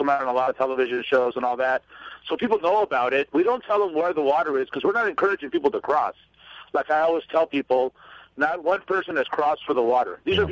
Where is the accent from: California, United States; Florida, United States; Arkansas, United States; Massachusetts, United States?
California, United States; San Diego; born there; I was born in San Diego.